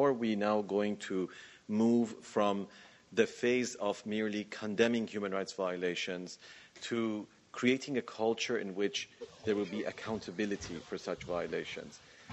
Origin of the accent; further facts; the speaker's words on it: Canada; As a Canadian Iranian, I'm particularly proud